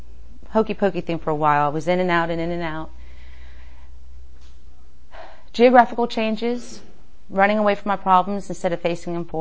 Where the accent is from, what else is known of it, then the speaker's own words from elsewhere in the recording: Georgia, United States; also born or lived in Florida; I was born in Florida, raised in Georgia, and I grew up in a household that was full of chaos.